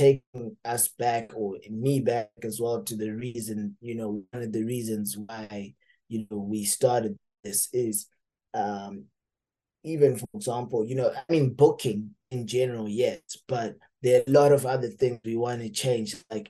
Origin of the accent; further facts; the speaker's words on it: Marondera, Mashonaland East, Zimbabwe; there are a lot of farms where I grew up in Marondera